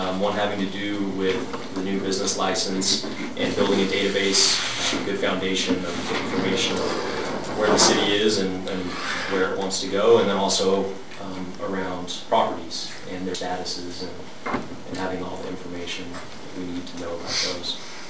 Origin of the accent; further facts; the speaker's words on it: Oregon City, Oregon, United States; I was born and raised in Oregon City. And then I went to Portland State and studied political science.